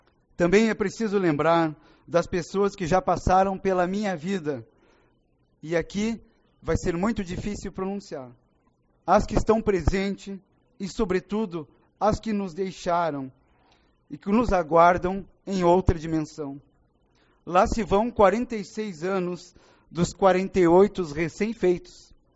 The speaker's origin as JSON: {"language": "Portuguese", "town": "Canoas", "region": "Rio Grande do Sul", "country": "Brazil", "tie": "born there", "said": "Nasci em Canoas, como já mencionado, mas aqui cresci um pouco, né, vereador? Vivo"}